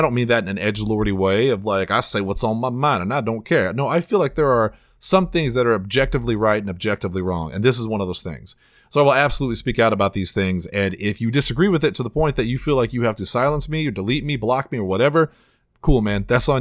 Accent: Illinois, United States; For the record, I'm from Illinois originally. I just want to say that.

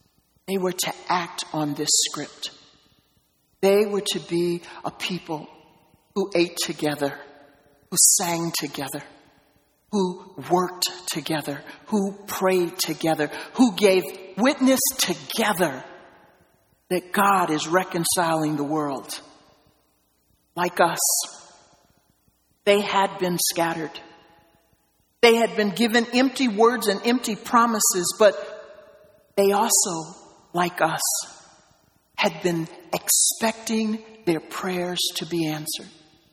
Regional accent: Midwest, United States; I come from the Midwest.

